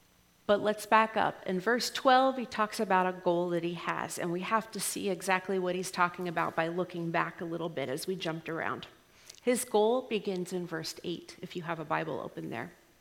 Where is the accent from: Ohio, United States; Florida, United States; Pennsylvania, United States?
Pennsylvania, United States; Pittsburgh; born there; Now, I was born here in the U.S. I was born actually in Pennsylvania. I always say my dad, my dad was in seminary in Pittsburgh, so I always say I was just born in seminary, because I kind of was.